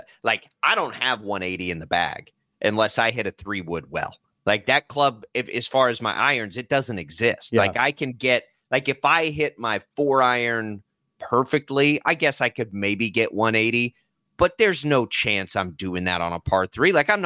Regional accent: Texas, United States; I grew up in the Texas Panhandle where it's always windy, right?

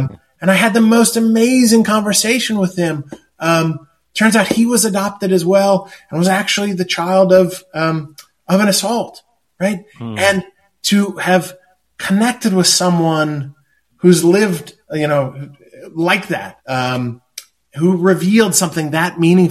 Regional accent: Midwest, United States; which is a kid growing up in the Midwest in a Lutheran church.

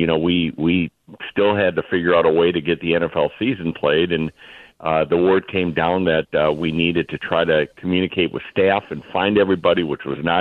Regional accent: Wisconsin, United States; now in New Orleans, United States; maybe because of where I grew up in Wisconsin, I had seen how strong of a connection a sports team could be with the community.

